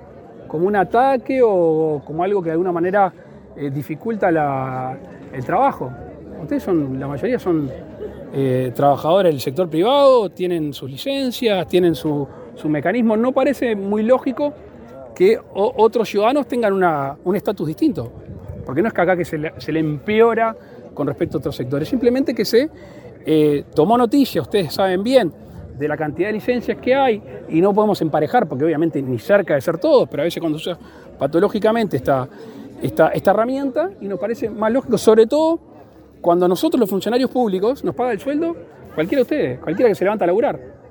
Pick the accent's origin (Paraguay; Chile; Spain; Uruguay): Uruguay; lo que realmente nos cuesta como uruguayos el combustible importarlo.